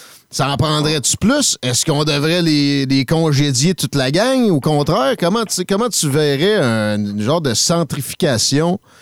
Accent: Quebec, Canada; je suis québécois

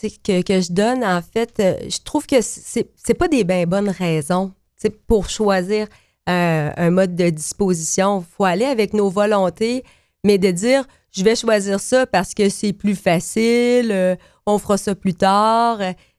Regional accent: Coaticook, Quebec, Canada; Je veux pas que les gens de ma ville natale qui écoutent la chronique pensent que je n'ai pas Quaticook dans mon cœur.

